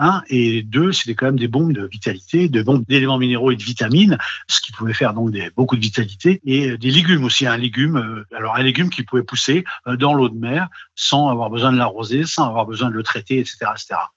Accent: Brittany, France; Bien, je suis breton, hein

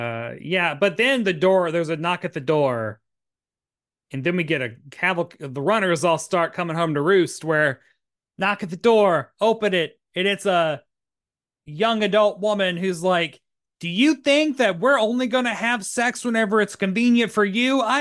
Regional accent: New York City, New York, United States; I'm a New Yorker.

